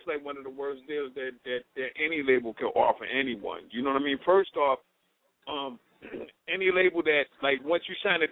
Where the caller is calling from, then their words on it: Baltimore, Maryland, United States; Yeah, I'm calling in right now from Baltimore, Maryland.